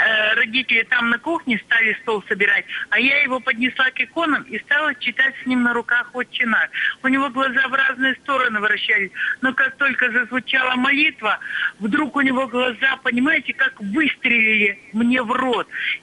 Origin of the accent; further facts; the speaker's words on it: Sverdlovsk Oblast, Russia; я из Свердловской области.